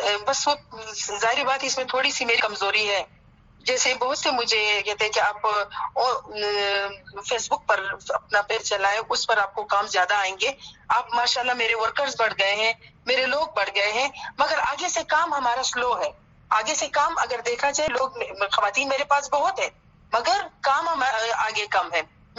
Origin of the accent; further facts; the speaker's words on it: Balochistan, Pakistan; now in Karachi, Pakistan; کیونکہ میں بلوچستان کی ہوں, جو میرا اپنا شہر ہے, میری رہائش کراچی میں ہے.